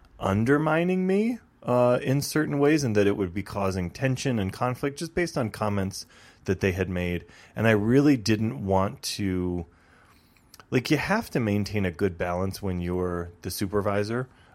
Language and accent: English; the South, United States; So, you know, I grew up in the South for a good period of time, and almost nowhere there was I ever out.